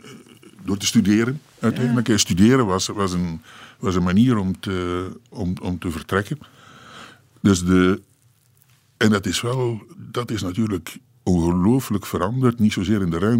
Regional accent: Eeklo, East Flanders, Belgium; Ik ben opgegroeid in Eeklo, dus een kleine stad tussen

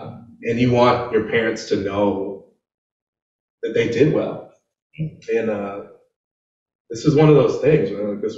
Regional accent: Houston, Texas, United States; born there; I was born in Houston.

